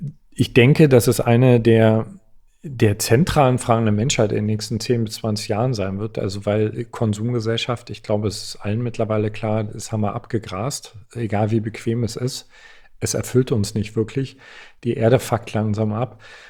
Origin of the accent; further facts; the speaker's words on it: East Germany, Germany; Ich komme aus Ostdeutschland.